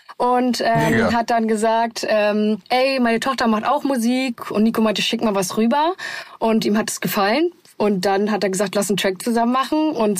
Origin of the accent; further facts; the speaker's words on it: Hamburg, Germany; Wir kommen ja beide aus Hamburg.